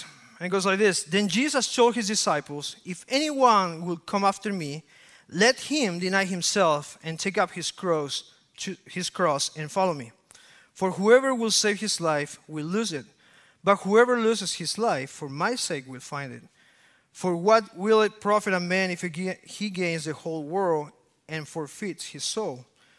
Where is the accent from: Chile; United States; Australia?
Chile; I remember when I came from Chile